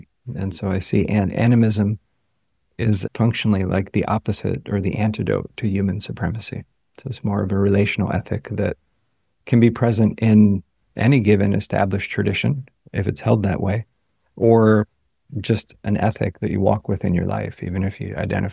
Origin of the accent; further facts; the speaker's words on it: United States; I grew up in the United States.